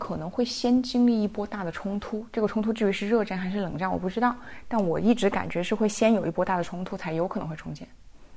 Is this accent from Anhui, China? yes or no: no; Chongqing, China; 其实重庆那边嘛，我们老家，就重庆是一个虽然还是直辖市，但是除了它城市主城之外，大部分的我们称为区县的地方，就包括我自己老家县城，贫困县是挺多的。